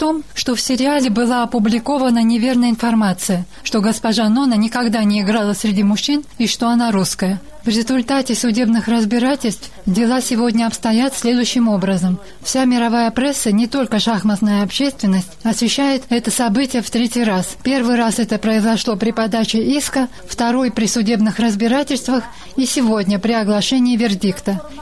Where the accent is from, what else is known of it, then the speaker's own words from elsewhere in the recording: Georgia; А мы, грузины, оставили очень большой след в истории американского правосудия.